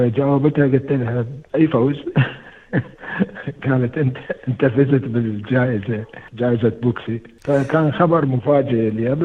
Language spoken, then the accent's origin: Arabic; Iraq; moved away as an adult; now in Australia; لأن درست في استراليا، لما طلعت من العراق، وللأسف يعني طلعت من العراق بسبب الظروف اللي كانت سائدة في وقتها